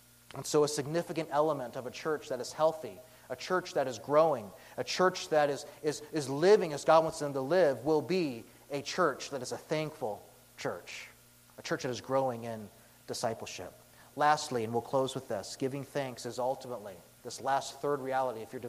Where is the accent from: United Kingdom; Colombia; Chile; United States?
Colombia; because I can't speak Spanish, but I'm from Colombia, okay?